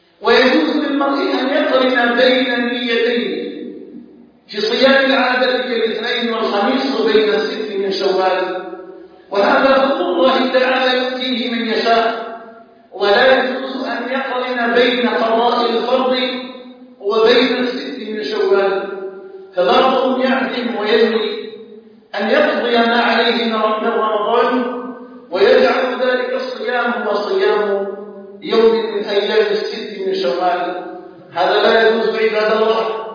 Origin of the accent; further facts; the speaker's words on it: Algeria; بلدنا الجزائر